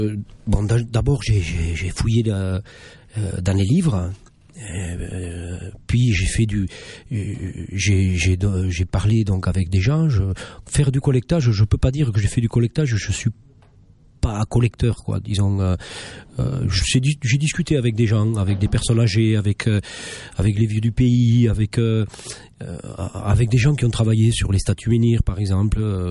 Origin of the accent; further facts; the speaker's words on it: Mauriac, Auvergne-Rhône-Alpes, France; C'est dans le nord du Cantal.